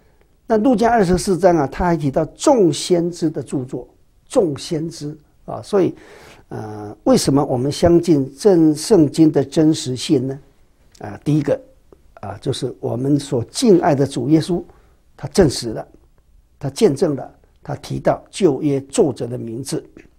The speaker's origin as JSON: {"language": "Chinese", "country": "China", "said": "就是好像我们中国人有的人老师在讲课的时候会说孔子怎么说"}